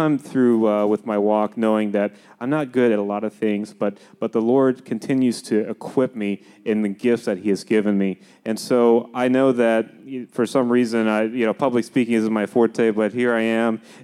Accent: the South, United States; I'm from the South. I don't do all this parallel parking.

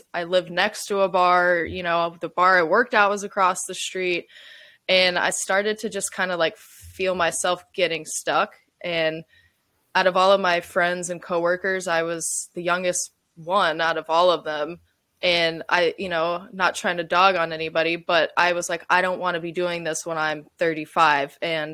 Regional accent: Raleigh, North Carolina, United States; also born or lived in Wilmington; I'm from North Carolina. That's where I grew up, born and raised, in Raleigh. That's my hometown. I moved to Wilmington, North Carolina when I was 19

